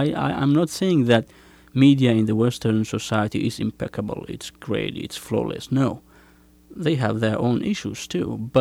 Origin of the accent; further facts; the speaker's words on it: Kurdistan Region, Iraq; English is a second language; I am from Kurdistan region. It's north part of Iraq.